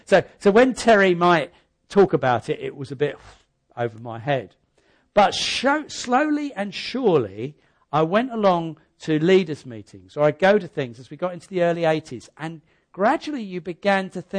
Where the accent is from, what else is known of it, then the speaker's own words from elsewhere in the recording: Hastings, South East England, United Kingdom; everything is a bit closed in Hastings, right? This is about me. So you grow up there, and your boundaries are really the town and the city, the town.